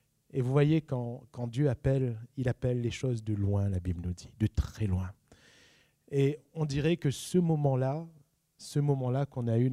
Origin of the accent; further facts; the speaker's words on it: Réunion, France; Nous sommes réunionnais et la Réunion est connue dans le monde francophone, français, est connue pour sa générosité.